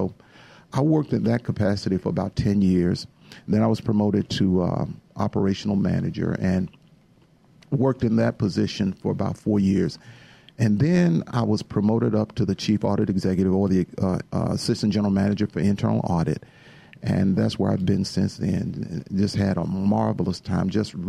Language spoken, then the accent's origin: English; Atlanta, Georgia, United States; As I grew up here in Atlanta, I'm a native Atlantan. I grew up in Atlanta and never traveled a whole lot